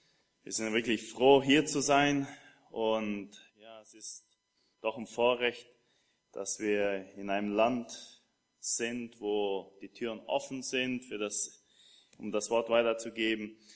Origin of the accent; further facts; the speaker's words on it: Germany; now in Argentina; Also ich bin Deutscher, aber bei mir ist es ein bisschen komisch. In Argentinien sagen sie mich, ich bin ein komischer Deutscher. Ich bin nicht in Deutschland geboren und trinke kein Bier.